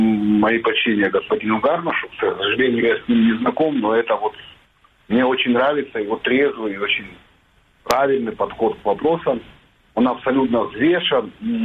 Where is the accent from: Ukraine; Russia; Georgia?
Georgia; Sukhumi, Abkhazia; так как я уроженец Абхазии, я родился, вырос в городе Сухуми